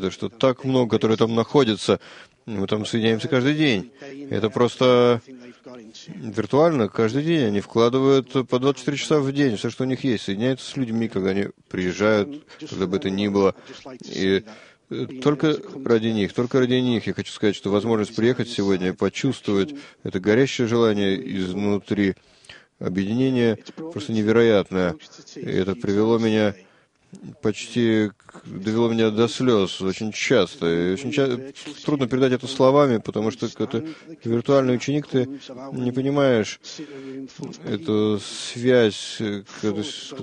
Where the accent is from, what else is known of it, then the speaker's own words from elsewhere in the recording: Chesterfield, East Midlands, United Kingdom; Я человек простой, из Честерфилда в Англии, жил всегда там, никогда тут не выезжал, никакие Соединенные Штаты, никогда в жизни.